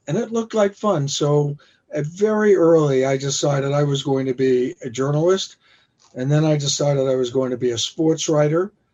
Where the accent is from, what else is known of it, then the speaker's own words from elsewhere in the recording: New York, United States; And when I was growing up on Long Island, we had up in our attic, there was a huge pile of Time, Life, Look, Saturday Evening Post, Collier's, McCall.